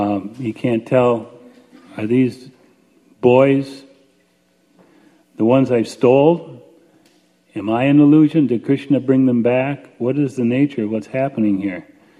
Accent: Michigan, United States; I know I was born and raised up in Michigan, so we would have snow for a certain part of the year.

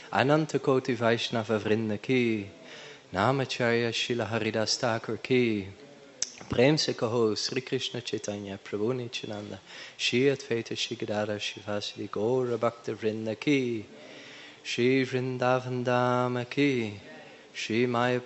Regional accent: Netherlands; now in Radadesh, Belgium; I come from Radadesh, Belgium. Originally from Holland.

